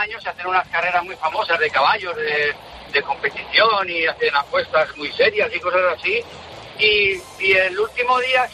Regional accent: Vilaseca, Catalonia, Spain; Mi pueblo es Vilaseca, aquí en Tarragona.

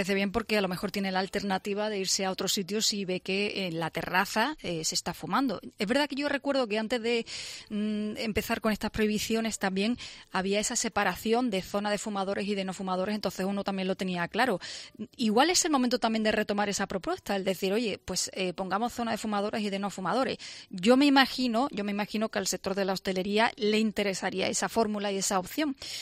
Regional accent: Spain; sabiendo, por cierto, cómo somos los españoles con el tema de las normas, y me incluyo

